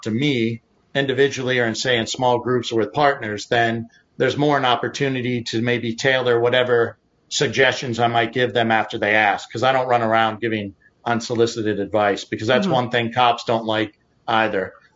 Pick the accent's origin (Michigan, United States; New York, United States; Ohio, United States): Ohio, United States; also born or lived in Pittsburgh, United States; and I had a blessed life growing up in Ohio and Pittsburgh.